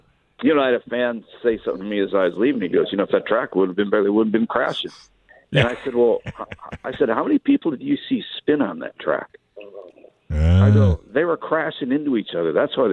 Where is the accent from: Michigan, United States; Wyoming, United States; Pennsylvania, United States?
Michigan, United States; You know, in the old days when I was growing up in Michigan, we went to the races sometimes three nights a week.